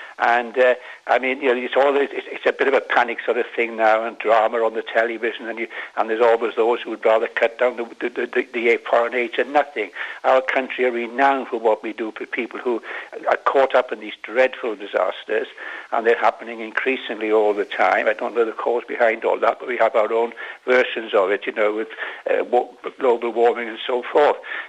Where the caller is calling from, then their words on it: Los Feliz, California, United States; Los Feliz.